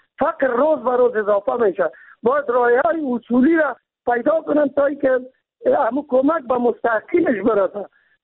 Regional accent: Kabul, Afghanistan; ما چون خود از کابل هستیم

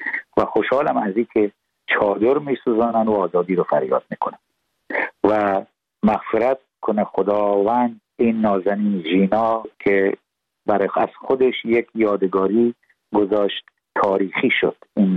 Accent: Iran; moved away; خب من مملکتم هم افغانستانم، ایران هم تاجیکستانم، اما تو ایران من بزرگ شدم و ساخته دست اونجا هستم

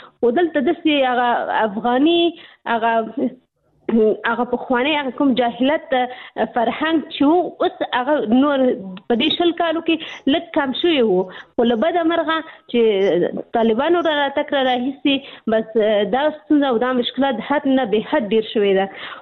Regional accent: Pakistan; زه په پاکستان کې پیدا شوی یم، هلته مې ژوند تیر کړی، تر لسنه پورې ما درس ویلی،

